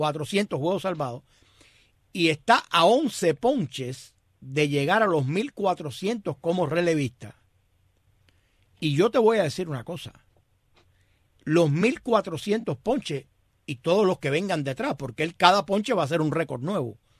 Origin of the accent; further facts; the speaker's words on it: Cuba; y nosotros nos llena de orgullo, claro, como cubanos.